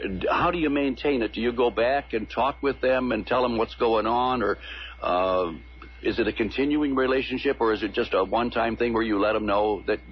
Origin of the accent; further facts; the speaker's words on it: Indiana, United States; moved away as an adult; now in Detroit, United States; when I came here from Indiana, when I came to work here in Detroit